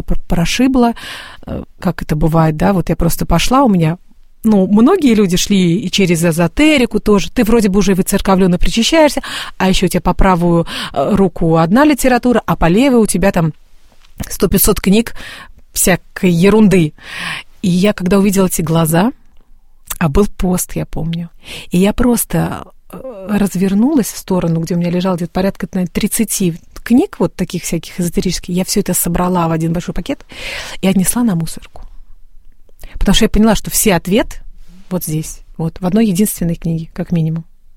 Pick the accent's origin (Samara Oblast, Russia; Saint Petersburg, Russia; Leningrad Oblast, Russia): Samara Oblast, Russia; Tolyatti; also born or lived in Moscow; Мы переехали в Москву с сестренкой, и пути наши разошлись. Меня позвали замуж в Самару, вот, а сами вообще родом из Тольятти.